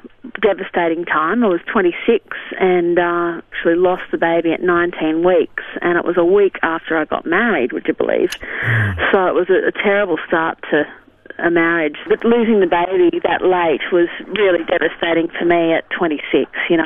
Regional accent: Sydney, New South Wales, Australia; I grew up in Sydney

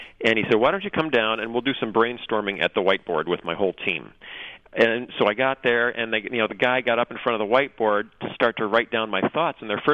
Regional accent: United States; And that's particularly growing up in the States, you know

